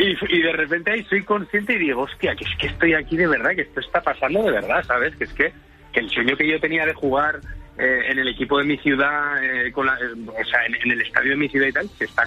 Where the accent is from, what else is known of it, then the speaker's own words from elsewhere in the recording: Zaragoza, Aragon, Spain; yo soy de Zaragoza, ¿sí?